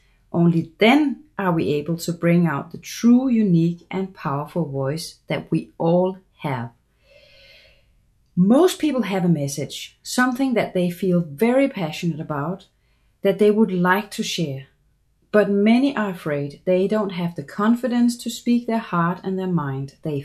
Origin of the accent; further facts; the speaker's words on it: Denmark; English is a second language; now in Germany; Now, as you can hear, I have an accent. I grew up in Denmark. My mom was Danish, but my dad was American, so there's always been that natural connection for me. And at this point, I'm based in Germany